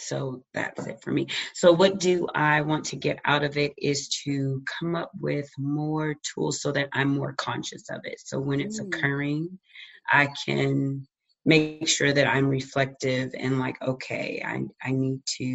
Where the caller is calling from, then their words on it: Youngstown, Ohio, United States; I'm coming from Youngstown, Ohio.